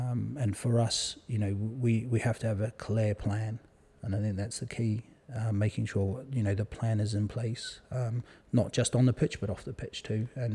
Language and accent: English; England, United Kingdom; now in Haarlem, Netherlands; Yeah, so I come from England.